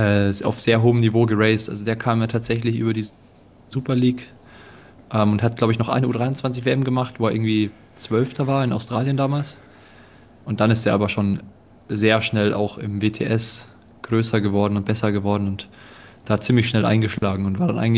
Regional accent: Bavaria, Germany; Und gerade bei mir in Oberbayern, wo ich herkomme, da sind Schwimmbäder schon ziemlich rar.

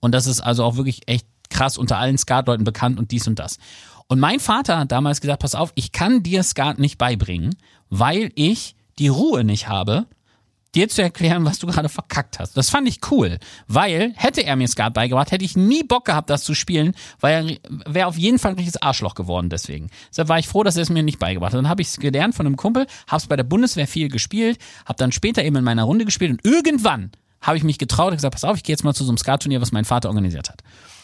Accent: Aurich, Lower Saxony, Germany; So eine gab es früher bei uns in Aurich, das Katul.

